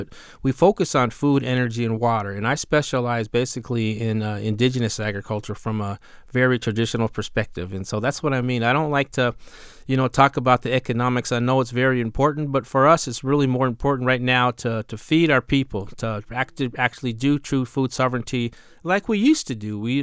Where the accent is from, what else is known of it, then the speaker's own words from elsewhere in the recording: Arizona, United States; I'm from the Hopi Reservation, like I said. You know, when we got to this place that we call Hopi Tutskwa, we were giving some seeds and some water in a gourd.